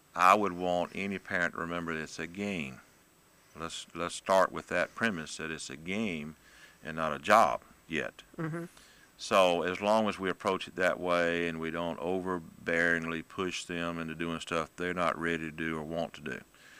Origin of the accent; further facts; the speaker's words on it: Abbeville, South Carolina, United States; now in Greenwood, United States; I grew up in Abbeville. My first golf job was back there at my home course. I was brought to Greenwood in 1978, and then I've been in Greenwood ever since.